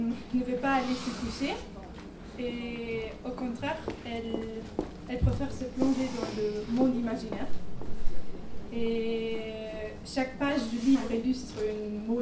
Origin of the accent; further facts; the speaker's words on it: Austria; je viens d'Autriche.